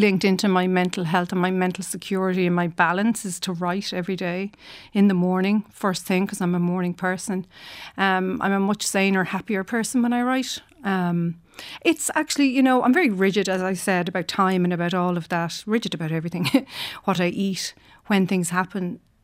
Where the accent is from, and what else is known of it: Ireland; born or raised there